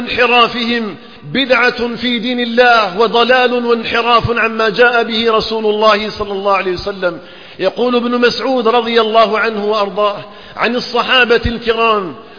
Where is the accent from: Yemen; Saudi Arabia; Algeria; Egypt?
Algeria